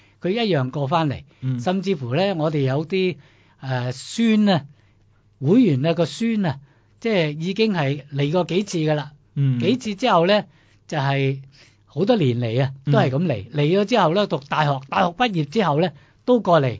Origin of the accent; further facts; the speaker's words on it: Guangdong, China; 我哋廣東人咧講普通話咧就係歪歪地咁啊